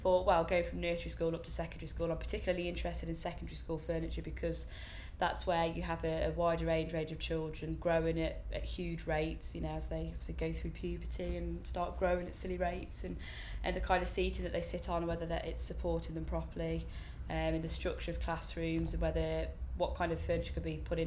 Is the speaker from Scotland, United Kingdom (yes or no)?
no; West Midlands, United Kingdom; I'm 23, and I'm from Shropshire.